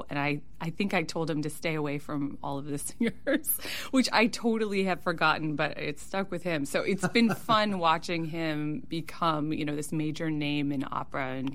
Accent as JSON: {"language": "English", "town": "Anoka", "region": "Minnesota", "country": "United States", "said": "he saw that I was from Anoka in the program"}